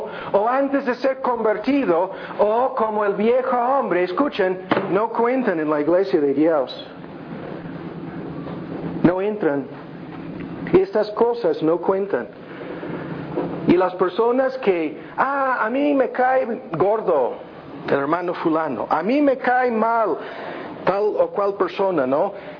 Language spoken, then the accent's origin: Spanish; United States; now in Mexico; yo soy gringo aquí, yo no tengo miedo de estas personas, ni menos aquí en México